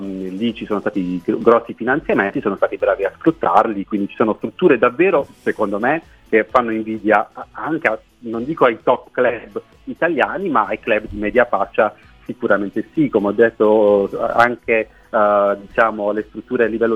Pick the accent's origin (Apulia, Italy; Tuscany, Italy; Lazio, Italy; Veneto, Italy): Apulia, Italy; Bari; io sono originario di Bari